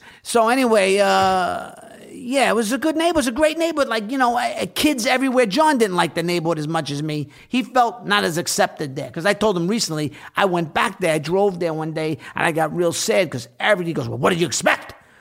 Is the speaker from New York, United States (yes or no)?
yes; Rosedale, New York, United States; I grew up at the end of Queens, right by, you talk about Goodfellas. That's where the whole movie took place, by Kennedy Airport.